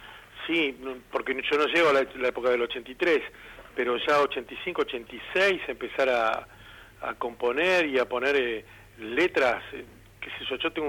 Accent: Chepes, La Rioja, Argentina; now in Isidro Casanova, Argentina; yo vine de Chepes muy modosito, ¿viste? Uh-huh. Muy bien criado, y me encuentro en un barrio de eso, de San José, acá en Isidro Casanova

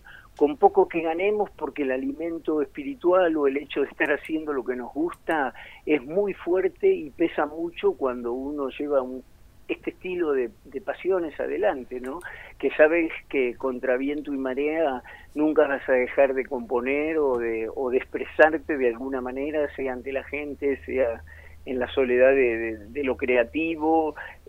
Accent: El Bolsón, Río Negro, Argentina; 12 integrantes son de Puelo y 3 somos de Bolsón

